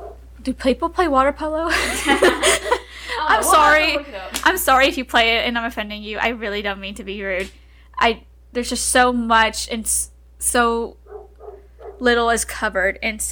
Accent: Texas, United States; we are from Texas, and Texas hockey is not a huge thing.

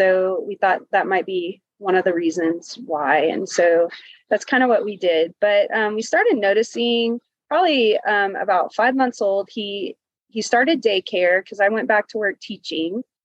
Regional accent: Fort Worth, Texas, United States; We are from Fort Worth, Texas.

